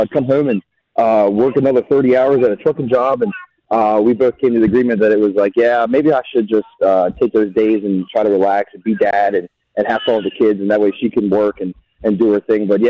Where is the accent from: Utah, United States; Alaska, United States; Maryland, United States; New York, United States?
Maryland, United States; Hagerstown; My all-time favorite was my hometown Speedway, Hagerstown Speedway from Hagerstown, Maryland. That's where I grew up watching Monster Jam, fell in love with it there.